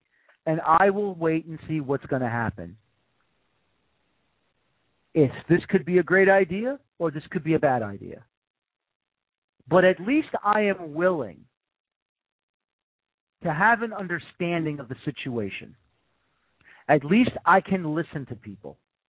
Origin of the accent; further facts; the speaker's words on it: New York City, New York, United States; I'm born in the Bronx. I'm from the Bronx. I was born on the corner of East 202nd Street and the Grand Concourse. I had to take the subway when I was a kid down to Yankee Stadium